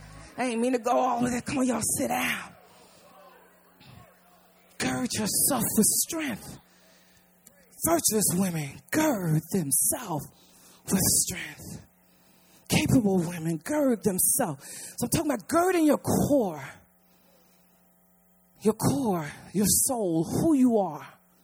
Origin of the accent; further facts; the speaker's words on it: Newark, New Jersey, United States; I was born and raised in Newark, and Newark was a really rough place for me.